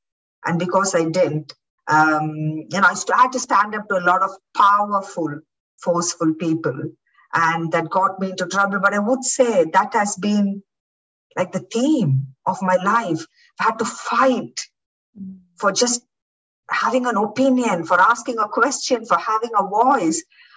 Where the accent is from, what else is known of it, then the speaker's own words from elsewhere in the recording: Coimbatore, Tamil Nadu, India; spoke that you were a Brahmin. So we came away from very traditional Brahmin areas and we lived in a city called Coimbatore